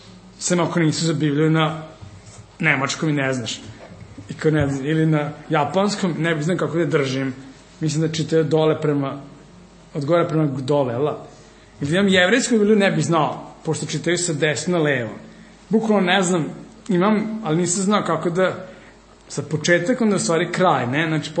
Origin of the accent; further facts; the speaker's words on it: Vojvodina, Serbia; accent: Vojvodina; Ja kada mi Beograd, kao, gde si Lala? Znači, imam akcenat.